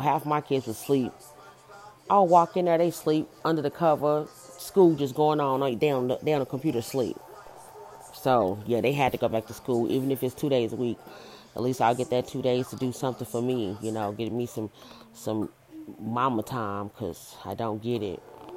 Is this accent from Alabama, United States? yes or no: no; Oklahoma City, Oklahoma, United States; also born or lived in Texas; So I am from Oklahoma City. I currently live in none of your goddamn business. I will tell y'all that I used to live in Texas. Texas is my second home.